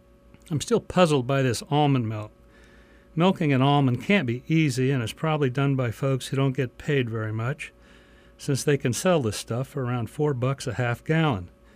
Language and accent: English; Fortuna, California, United States; remembering the way things used to be growing up in Fortuna some 60 years ago